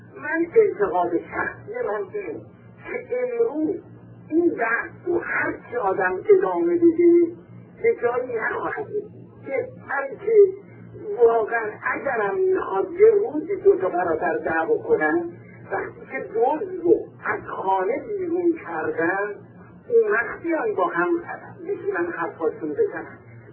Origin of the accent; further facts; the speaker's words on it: Tehran, Tehran Province, Iran; من از تهران اومدم و گرفتم هم از تحصیلات مهندسم